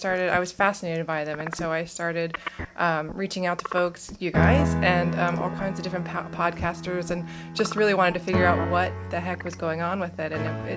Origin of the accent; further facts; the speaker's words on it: Virginia, United States; Yeah, you know, I grew up in Loudoun County, which is about an hour outside of Washington, D.C.